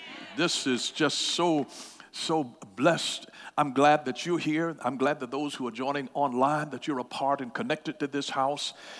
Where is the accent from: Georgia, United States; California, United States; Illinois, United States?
Georgia, United States; Atlanta; You know he's from Atlanta, too. I'm from Atlanta.